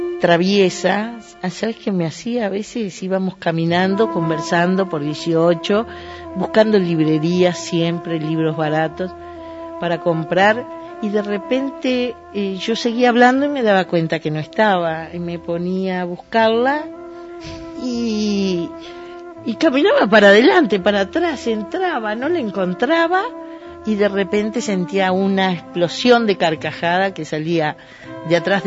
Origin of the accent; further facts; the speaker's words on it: Montevideo, Uruguay; Yo me crié en La Teja toda mi vida, fui al Liceo del Cerro